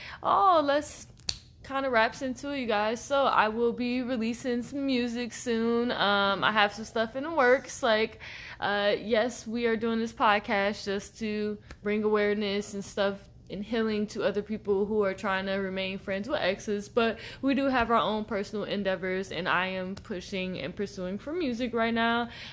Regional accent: Chicago, Illinois, United States; I am from Chicago. Shottown, stand up.

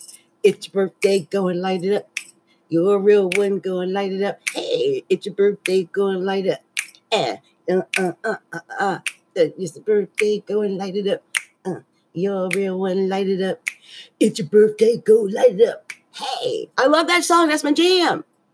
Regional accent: New Jersey, United States; Water. I never say it right. I'm from New Jersey. Give me a break. And I was raised by a Puerto Rican man.

